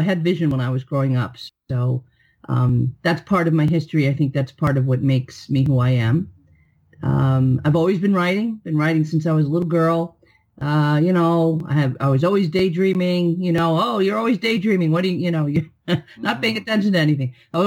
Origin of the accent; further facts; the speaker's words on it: New York, United States; accent: New York; Well, I'm born and raised in New York, or New York, as we say, in a little town.